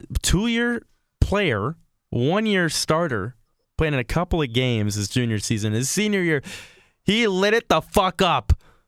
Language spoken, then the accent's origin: English; Seattle, Washington, United States; I'm from the Seattle area, so I watched the Huskies. I'm in enemy territory down here